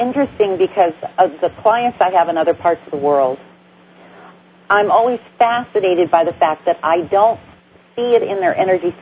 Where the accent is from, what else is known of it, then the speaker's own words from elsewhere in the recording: Hollywood, California, United States; I grew up in Hollywood, so I was around movie stars everywhere.